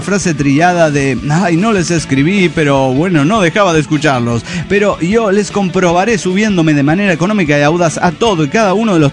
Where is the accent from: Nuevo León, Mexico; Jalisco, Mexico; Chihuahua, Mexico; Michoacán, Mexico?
Michoacán, Mexico; Morelia; de Morelia, Michoacán, México.